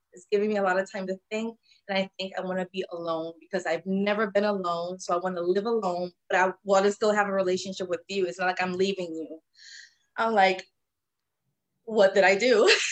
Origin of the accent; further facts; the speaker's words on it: Puerto Rico; And I was actually supposed to go to my hometown, Puerto Rico, that week, and I had to postpone the trip.